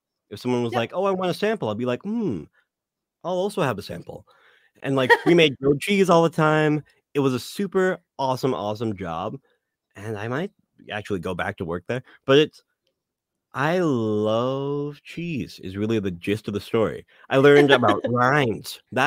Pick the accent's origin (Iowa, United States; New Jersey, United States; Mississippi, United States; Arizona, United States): Iowa, United States; And I was like, I like cheese. I'm from Iowa.